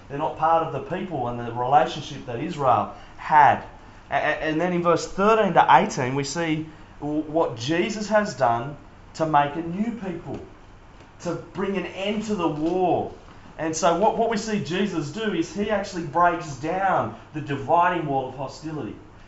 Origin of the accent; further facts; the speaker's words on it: New South Wales, Australia; "Oh, no, mate, we're Skippies, we're Aussies, we're from the Central Coast, we've just got to sit."